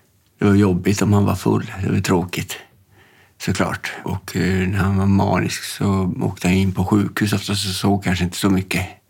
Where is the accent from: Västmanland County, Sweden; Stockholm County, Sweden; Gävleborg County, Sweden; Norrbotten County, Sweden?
Norrbotten County, Sweden; Olat; Jag är uppvuxen i Olat i Tornedalen, kan man säga. Det ligger 6 mil öster om Gällivare.